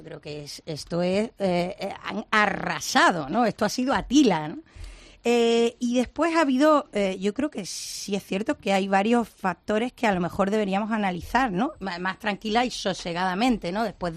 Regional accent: Rincón de la Victoria, Andalusia, Spain; y me ha sorprendido, fijaos, mi pueblo, el Rincón de la Victoria.

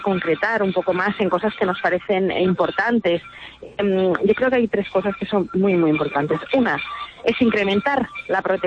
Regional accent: Valencian Community, Spain; y la de como valencianos y valencianas

